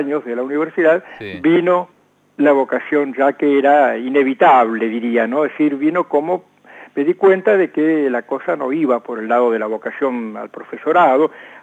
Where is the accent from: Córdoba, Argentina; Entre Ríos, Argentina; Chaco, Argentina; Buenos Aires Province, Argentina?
Buenos Aires Province, Argentina; Punta Alta; se estuvo un tiempito organizando en mi pueblo, en Punta Alta, una nueva comunidad.